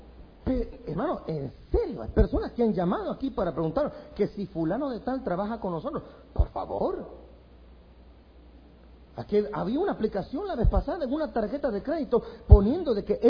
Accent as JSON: {"language": "Spanish", "town": "Guastatoya", "region": "El Progreso", "country": "Guatemala", "said": "la iglesia del Calvario allá en Guastatoya, mi pueblo"}